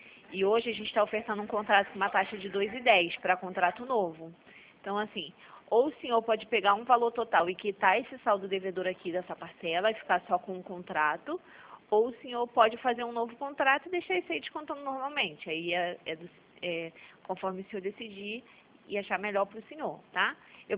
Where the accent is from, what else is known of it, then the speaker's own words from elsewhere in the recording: Rio de Janeiro, Brazil; sou do Rio de Janeiro.